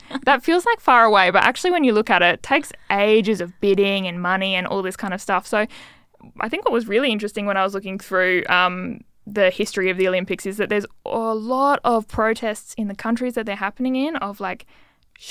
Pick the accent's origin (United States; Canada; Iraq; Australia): Australia; being aware of where we're located as an Australian